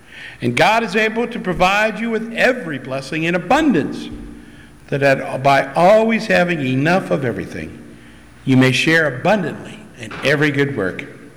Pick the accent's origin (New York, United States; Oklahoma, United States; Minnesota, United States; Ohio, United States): Ohio, United States; Akron; But I grew up here in Akron.